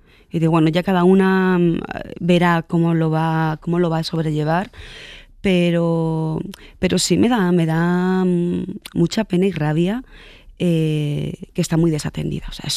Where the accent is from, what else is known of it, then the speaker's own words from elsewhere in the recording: Galicia, Spain; he tenido una experiencia muy bonita este verano en Galicia, en Ponteareas, al lado de mi pueblo